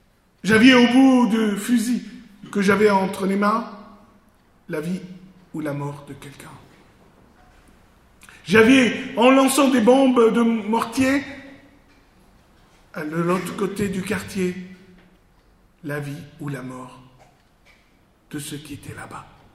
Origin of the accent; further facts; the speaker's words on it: Lebanon; moved away; Moi qui avais grandi dans un pays qui était en pleine guerre. Je suis Libanais d'origine. Je vivais dans un pays qui était en guerre civile.